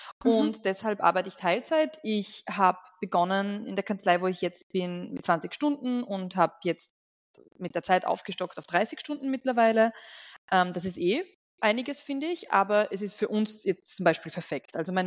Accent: Vorarlberg, Austria; born there; moved away as an adult; now in Vienna, Austria; Ich bin in Vorarlberg geboren, bin dann eben ausgewandert nach Wien nach der Matura

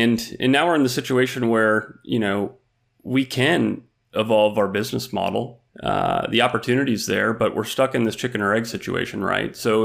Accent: Iowa, United States; I'm a pharmacist. I grew up in the Midwest, small town Iowa.

